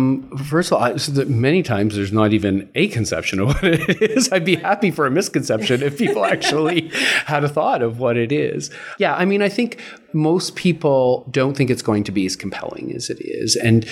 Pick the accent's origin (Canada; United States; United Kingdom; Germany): Canada; Toronto, Ontario; And that's where I sort of got my training, thanks to Brian, in my hometown, Toronto.